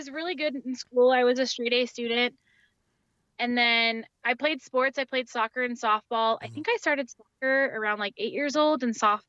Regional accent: Pacifica, California, United States; I grew up in Pacifica, California. It's about 20 minutes south of San Francisco.

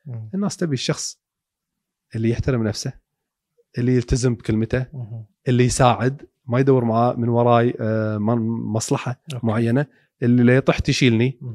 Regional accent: Kuwait; خلنا أقول لك إحنا ككويتيين شياطين

